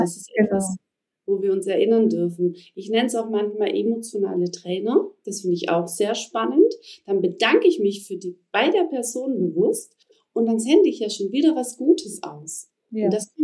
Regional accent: Netherlands; Und ich bin ja Niederländerin und ich liebe einfach meine Heimat und auch die Mentalität meiner Heimat.

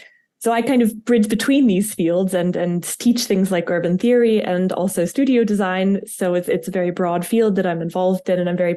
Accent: United States; accent: American; now in Vaduz, Liechtenstein; That's a bit of a problem with my American accent, so I hope you can all forgive me for that.

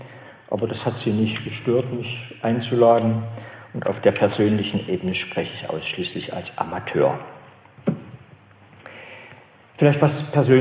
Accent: Saxony, Germany; Und ich komme aus Sachsen, ich weiß nicht, wie es in Thüringen ist

